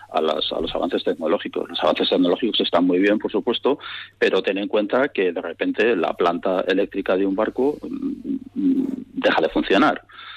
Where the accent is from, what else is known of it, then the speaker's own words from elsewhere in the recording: Navarre, Spain; Yo yo mismo soy navarro y soy marino